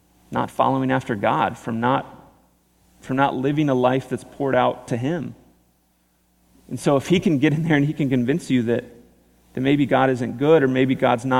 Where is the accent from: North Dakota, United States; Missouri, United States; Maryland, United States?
Missouri, United States; This is what would happen in the Midwest. Growing up in Missouri, we had tornadoes.